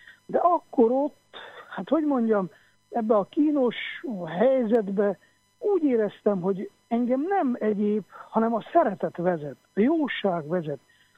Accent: Miercurea Ciuc, Harghita, Romania; utcát kell seperjek itten Csíkszeredában, ahol felnőttem

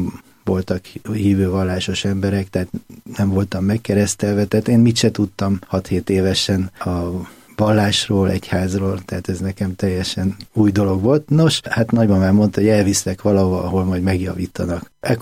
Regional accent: Budapest, Hungary; Ugye én Csepelen nőttem föl.

